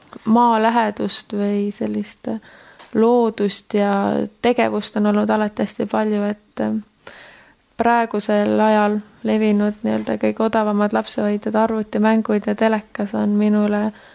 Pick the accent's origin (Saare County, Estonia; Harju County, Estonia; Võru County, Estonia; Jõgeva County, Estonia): Saare County, Estonia; Kuressaare; Olen pärit Saaremaalt üles kasvanud siis Kuressaares.